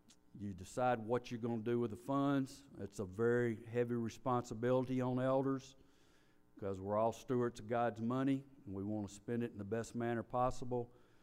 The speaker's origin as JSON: {"language": "English", "town": "Brentwood", "region": "California", "country": "United States", "tie": "born or raised there", "said": "You know, out in Brentwood, where I live, I grew up in Brentwood, it was nothing like it is now."}